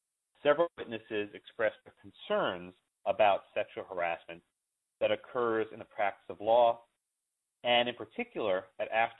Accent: Texas, United States; The Texas Attorney General for my home state, Ken Paxton

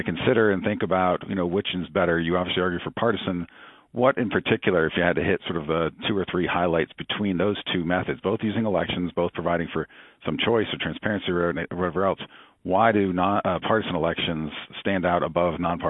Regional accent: North Carolina, United States; because of what's going on in my home state of North Carolina.

